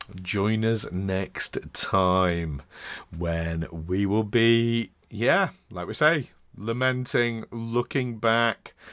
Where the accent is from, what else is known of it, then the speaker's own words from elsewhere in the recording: Doncaster, Yorkshire and the Humber, United Kingdom; Right in the depths of the sea of Doncaster. You've got it in for Doncaster. my hometown.